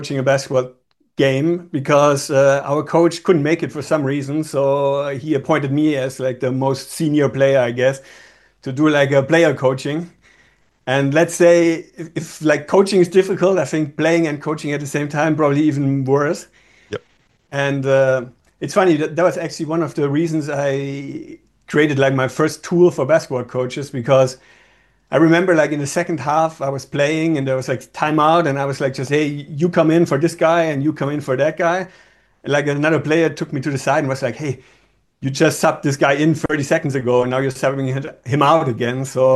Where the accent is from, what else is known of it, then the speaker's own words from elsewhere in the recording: Germany; English is a second language; so I grew up in Germany, and I think I timed it pretty well because, like, my youth pretty much coincided